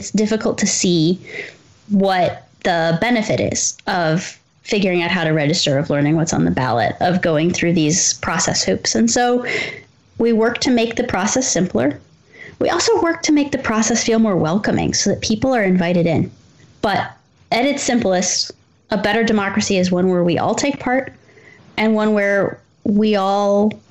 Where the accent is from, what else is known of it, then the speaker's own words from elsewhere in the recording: Columbia, Missouri, United States; I grew up in Columbia, Missouri.